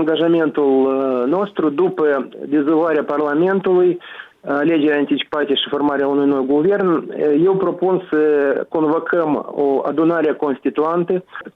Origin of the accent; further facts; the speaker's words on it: Moldova; să stăm măcar 5, 6, 8 ani aici pe loc la noi acasă în Moldova, să facem ordine